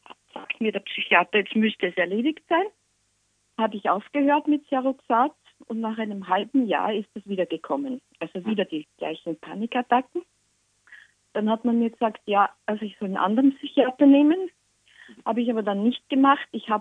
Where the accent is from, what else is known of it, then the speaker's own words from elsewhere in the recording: Linz, Upper Austria, Austria; Ja, Oberösterreich ist schon gut, weil ich bin aus der Gegend von Linz.